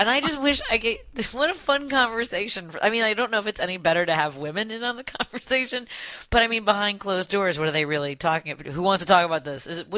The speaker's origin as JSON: {"language": "English", "town": "Chicago", "region": "Illinois", "country": "United States", "said": "I tell people I'm from Chicago, and they're like, oh, you guys are really corrupt."}